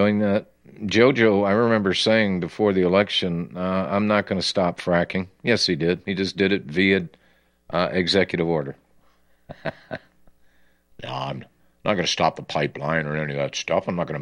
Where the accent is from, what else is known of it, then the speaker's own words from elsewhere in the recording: Texas, United States; I'm from Texas, folks, and I can smell that guy from here.